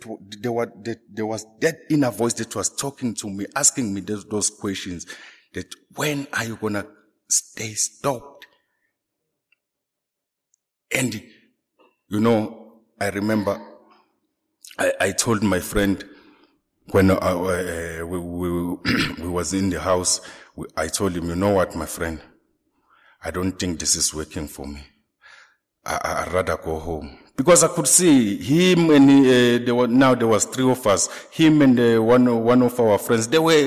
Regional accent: Tonga; I even left the town where I grew up. I grew up in Tonga.

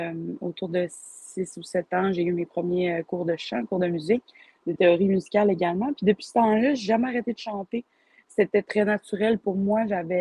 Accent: Saguenay, Quebec, Canada; also born or lived in Pessamit; Je suis originaire du Saguenay, mais je viens de la communauté de Pessamit, sur la Côte-Nord.

